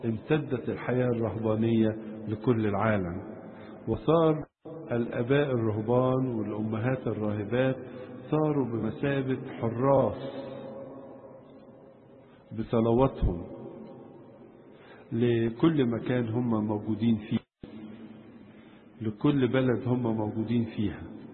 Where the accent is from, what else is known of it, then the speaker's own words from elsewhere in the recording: Egypt; لينا كمصريين مش كمسيحيين، كمصريين